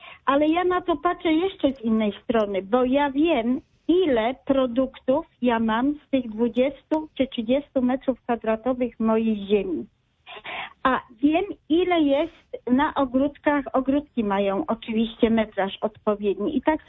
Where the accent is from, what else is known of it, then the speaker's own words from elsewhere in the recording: Poznań, Greater Poland Voivodeship, Poland; Że już od paru lat nie mieszkam w Poznaniu, aczkolwiek jestem poznanianką, niedaleko Poznania.